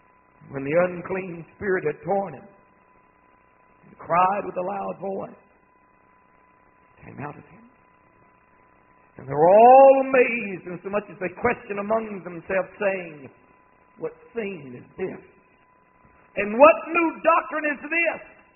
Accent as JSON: {"language": "English", "region": "Mississippi", "country": "United States", "tie": "born or raised there", "said": "I remember when my brother and I, small boys, they're growing up in South Mississippi."}